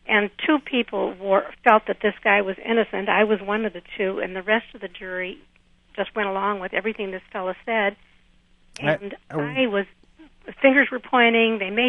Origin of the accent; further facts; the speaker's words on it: Midwest, United States; I'm a Midwesterner